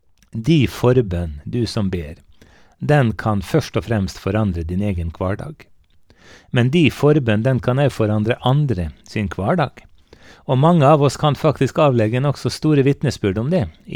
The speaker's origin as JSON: {"language": "Norwegian", "town": "Eide", "region": "Møre og Romsdal", "country": "Norway", "tie": "born or raised there", "said": "Jeg vokste opp på gård, jeg vokste opp på Eide på Nordmøre"}